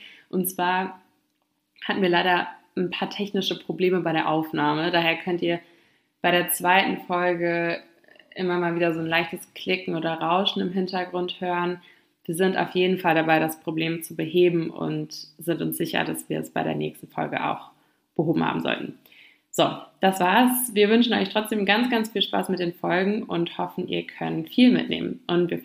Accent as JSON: {"language": "German", "region": "Berlin", "country": "Germany", "said": "ich komme aus Berlin"}